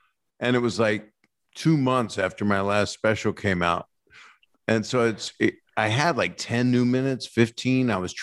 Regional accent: Norfolk, Virginia, United States; also born or lived in Philadelphia; And I grew up kind of in Norfolk, Virginia, but then I went back to Philly to graduate Abington and then went to Temple University.

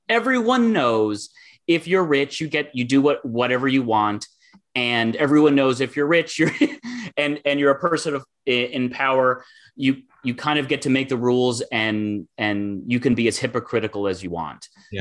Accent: Michigan, United States; in a lot of states like my home state of Michigan, where abortion it's kind of in a gray area at the moment.

